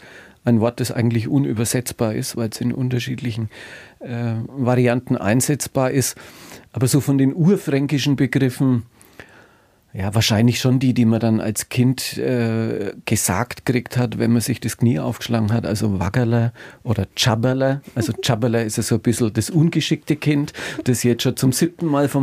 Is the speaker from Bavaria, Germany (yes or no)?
yes; Bavaria, Germany; accent: Franconian